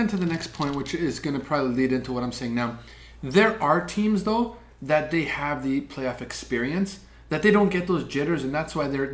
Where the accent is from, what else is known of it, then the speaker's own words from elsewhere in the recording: Toronto, Ontario, Canada; because I'm from Toronto.